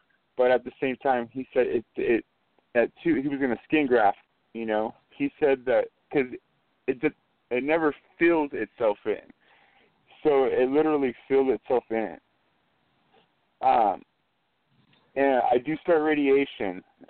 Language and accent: English; Texas, United States; And I'm from Texas.